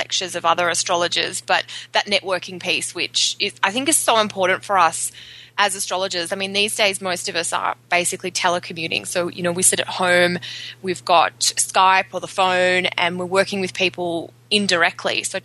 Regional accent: Australia; now in Canada; I'm an Australian astrologer. I have been in Canada, where I live just outside Toronto, for about 5 years

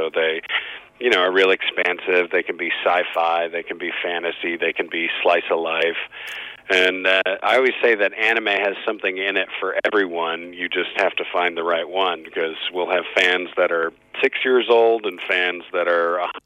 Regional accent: Texas, United States; I don't know, because I'm from Texas, we say Z.

